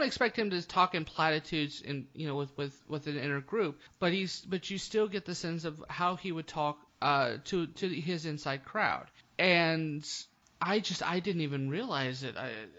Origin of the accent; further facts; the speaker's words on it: the South, United States; Okay, as the Southerner of the group, I've got to say something that's really impressive for me to say.